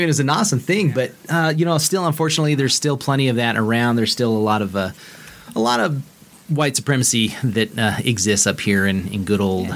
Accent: Idaho, United States; I'm from Idaho, and those of us out west are pretty pathetic when it comes to eastern states.

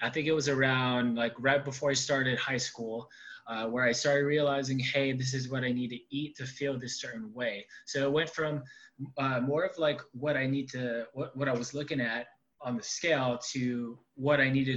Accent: North Carolina, United States; now in San Diego, United States; so my fitness journey actually started back in a small town in North Carolina. So I'm originally not from San Diego, California, which is where I'm at right now.

